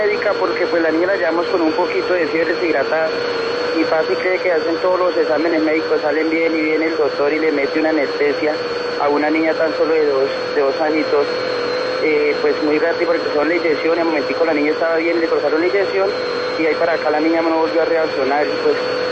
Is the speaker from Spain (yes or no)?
no; Ortega, Tolima, Colombia; now in Bogotá, Colombia; De Ortega, Tolima.